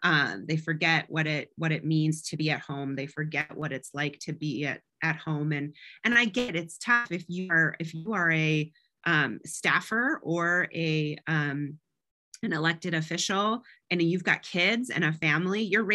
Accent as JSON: {"language": "English", "region": "North Dakota", "country": "United States", "tie": "born or raised there", "said": "I worked for a senator from my home state in North Dakota"}